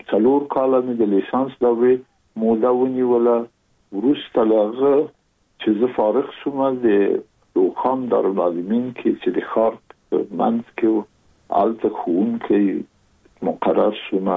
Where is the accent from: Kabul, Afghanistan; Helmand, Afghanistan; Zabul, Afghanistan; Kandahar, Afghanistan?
Kabul, Afghanistan; زه زېږېدلی په کابل کې یم. د کابل په چاګي کې ګزارګاه پله ته ورڅېرمه، او کلی د شکلا خان کلا. هلته زه زېږېدلی یم